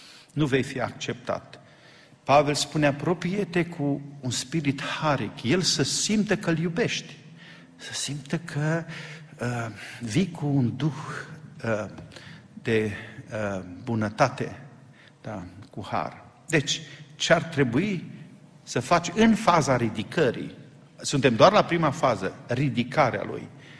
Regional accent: Oradea, Bihor County, Romania; păstorul bisericii în care am crescut la Oradea

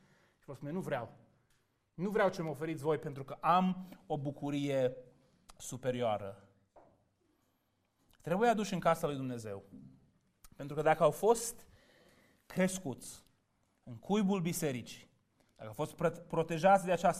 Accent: New York, United States; când mă duc acasă, la biserica în care am crescut, la New York, parcă mă simt altfel.

